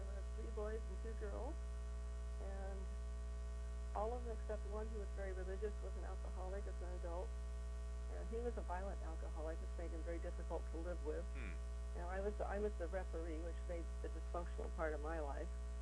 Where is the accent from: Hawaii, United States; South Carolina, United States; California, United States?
California, United States; I was born in Southern California in 1942. I'm an only child. My parents had come from the panhandle strip of Oklahoma a year or two before I was born.